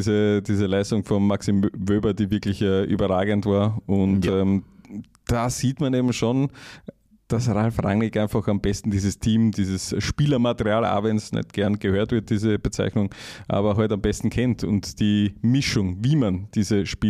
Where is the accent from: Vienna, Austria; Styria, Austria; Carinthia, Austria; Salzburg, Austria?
Styria, Austria; Heißt, wir sind beide Steirer.